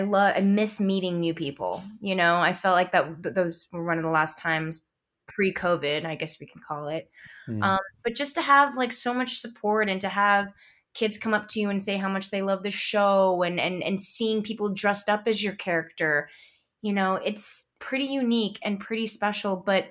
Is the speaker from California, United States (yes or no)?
yes; San Francisco, California, United States; I grew up in San Francisco, so we'd always go to Big Sur or the Redwoods or Point Reyes.